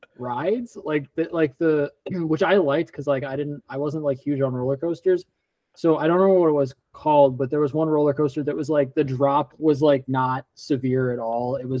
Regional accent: Marietta, Pennsylvania, United States; I grew up in Marietta, Pennsylvania, which is basically Lancaster, Pennsylvania.

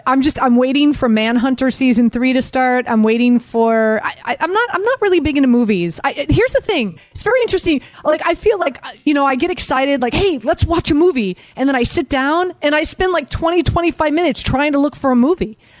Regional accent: Miami, Florida, United States; also born or lived in Baltimore; So I lived in Baltimore. So I grew up in Miami. And as a kid, Miami Vice was the hot show.

